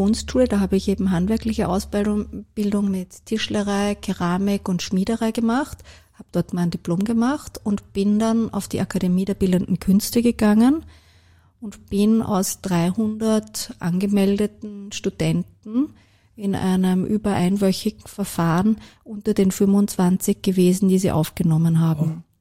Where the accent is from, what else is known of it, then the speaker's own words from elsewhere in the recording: Vienna, Austria; Ich bin im Gemeindebau aufgewachsen. Viele wissen nicht, dass Wien die Geburtsstadt des sozialen Wohnbaus ist